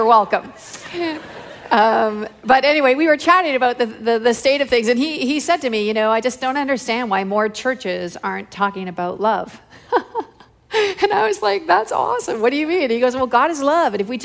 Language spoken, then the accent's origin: English; Canada; So I come all the way from Canada to ask you this.